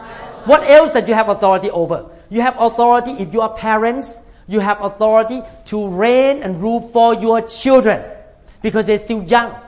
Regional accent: Thailand; English is a second language; But I grew up in Thailand where we have the king.

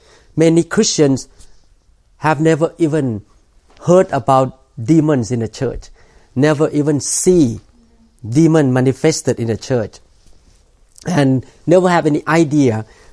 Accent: Thailand; when I was growing up in Thailand, I, as a non-Christian person

